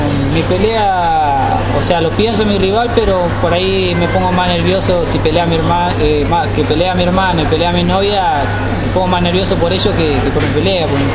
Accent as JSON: {"language": "Spanish", "region": "Corrientes", "country": "Argentina", "tie": "born or raised there", "lives_now": "Escobar, Argentina", "said": "Yo me crié en Corrientes, pero yo nací en Escobar y ya hace como 10 años que estoy acá"}